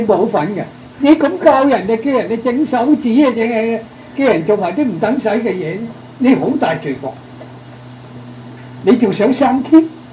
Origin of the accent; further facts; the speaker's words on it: China; 身體發膚受之父母不敢毀傷，我哋中國人嘅道德